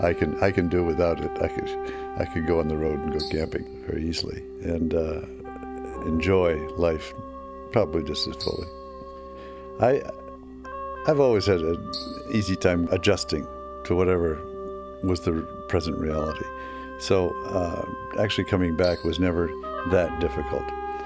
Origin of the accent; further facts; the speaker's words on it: United States; So I explained that I was from America.